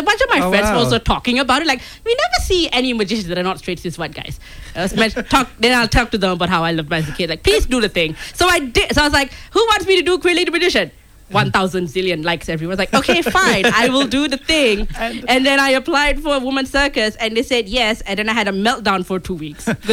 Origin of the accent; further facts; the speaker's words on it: Malaysia; growing up in Malaysia, they have a very strict idea of what gender roles are.